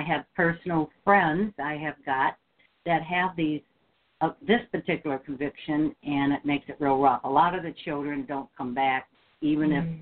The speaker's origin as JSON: {"language": "English", "town": "Flint", "region": "Michigan", "country": "United States", "tie": "born or raised there", "said": "And I was born and raised in Flint, so I am one of the Flintstoners."}